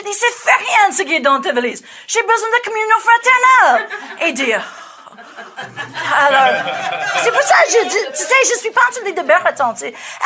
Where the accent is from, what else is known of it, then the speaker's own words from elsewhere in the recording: United States; French is a second language; Je suis américaine, je marche nulle part.